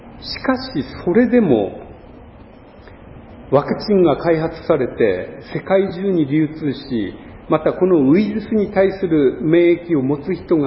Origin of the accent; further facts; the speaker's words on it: Yamagata, Japan; 私の生まれ育った山形では一回も雪下ろしがなかったというんですね。あの非常に雪の多いところなんですけれども